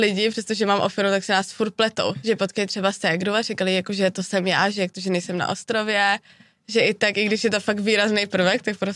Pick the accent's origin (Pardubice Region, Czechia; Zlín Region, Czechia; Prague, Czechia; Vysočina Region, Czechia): Prague, Czechia; born there; Já jsem se narodila v Praze v Podolí a bydlím kousíček od Prahy 20 minut.